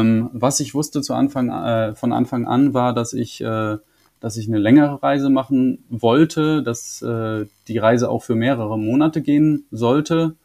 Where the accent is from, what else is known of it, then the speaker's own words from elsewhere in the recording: North Rhine-Westphalia, Germany; Also ich komme hier aus dem Münsterland, hier wird generell sehr, sehr viel Fahrrad gefahren.